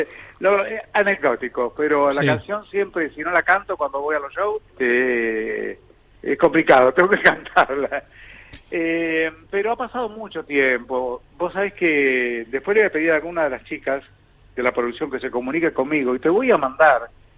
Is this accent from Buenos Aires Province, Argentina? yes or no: yes; Monte Grande, Buenos Aires Province, Argentina; yo vengo de Monte Grande.